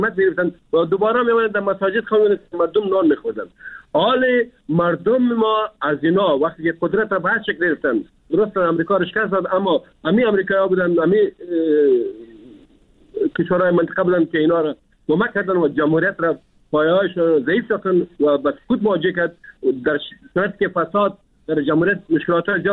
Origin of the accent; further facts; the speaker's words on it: Afghanistan; ما افغان هستیم، ما مسلمان هستیم